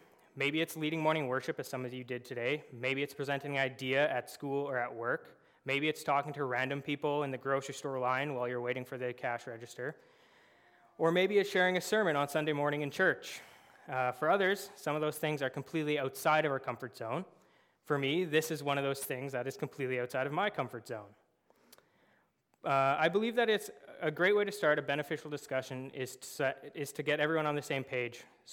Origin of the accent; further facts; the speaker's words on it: Altona, Manitoba, Canada; now in Brandon, Canada; I have been attending Richmond Park for about a year and a half now. I'm originally from Altona, Manitoba, but moved to Brandon after graduating from Providence with a business degree